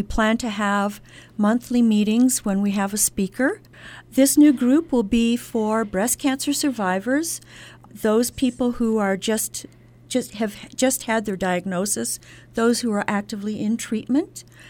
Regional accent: Arizona, United States; also born or lived in Silver City, New Mexico; Well, I was born in Silver City, and when I was about 6 years old, I moved to Arizona with my family.

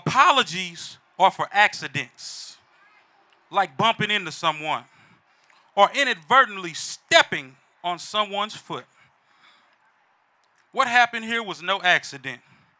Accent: Jennings, Missouri, United States; I hail from St. Louis County, the great city of Jennings.

